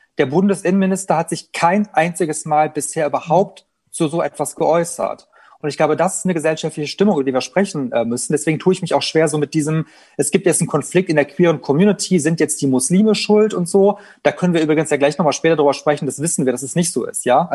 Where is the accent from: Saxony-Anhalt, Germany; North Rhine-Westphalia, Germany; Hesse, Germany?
North Rhine-Westphalia, Germany; Cologne; Köln, wo ich herkomme.